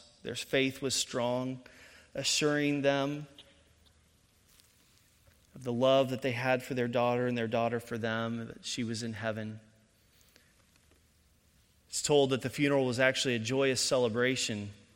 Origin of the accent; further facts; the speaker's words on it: Indiana, United States; I grew up in Indiana, and there's a Christian college called Taylor University between Muncie and Fort Wayne.